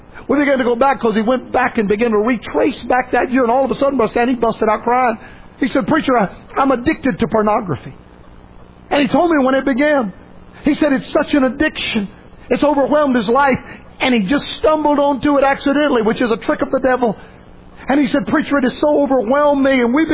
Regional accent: Florida, United States; You know what's happened in my home state of Florida?

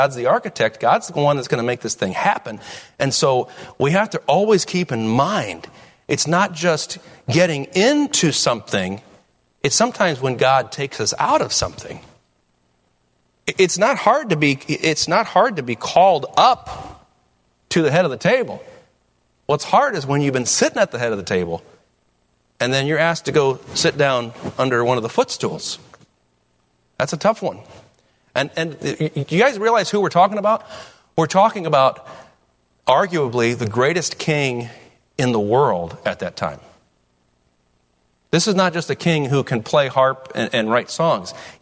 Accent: United States; Listen, I'm an American.

